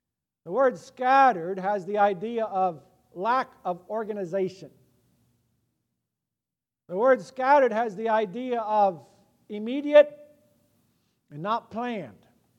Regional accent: Central African Republic; But I'm from the Central African Republic, and that has happened.

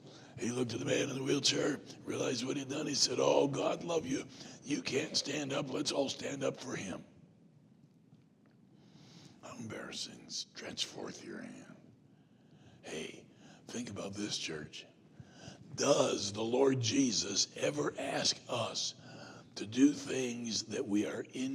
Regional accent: South Carolina, United States; born there; I was born in South Carolina. I was sentenced to Michigan as a young man.

